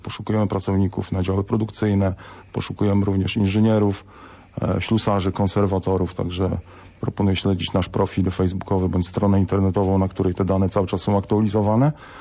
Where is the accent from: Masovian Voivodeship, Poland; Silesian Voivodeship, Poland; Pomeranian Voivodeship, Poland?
Pomeranian Voivodeship, Poland; Kościerzyna; Też tutaj.